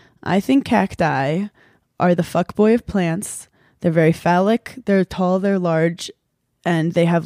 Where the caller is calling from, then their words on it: Tucson, Arizona, United States; We are calling in from Tucson, Arizona.